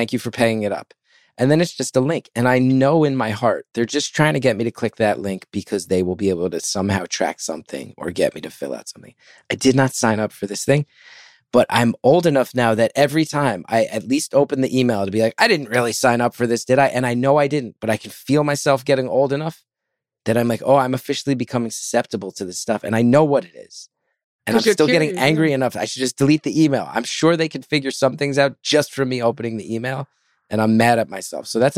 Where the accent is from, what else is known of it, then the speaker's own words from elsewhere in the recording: New Jersey, United States; So that's the attitude I grew up around. And it's kind of always just been part of my culture.